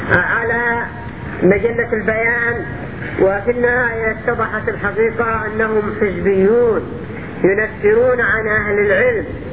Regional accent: Yemen; عندنا في اليمن،

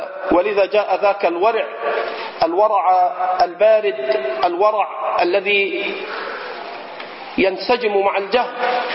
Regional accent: Egypt; على لهجتنا في مصر

